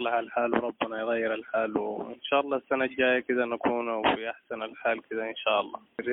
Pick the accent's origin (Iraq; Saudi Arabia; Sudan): Sudan; Nyala, South Darfur; born there; من مواليد نيالا.